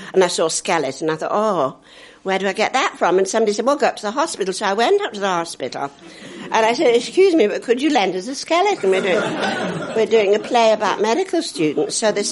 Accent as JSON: {"language": "English", "town": "Oldham", "region": "North West England", "country": "United Kingdom", "tie": "born or raised there", "also_born_or_lived": "Parbold", "moved": "as an adult", "said": "I was born in Parbold, that's near Wigan, and I was brought up when I was a little girl, from I was age two, went to Oldham, stayed there until 20, I was."}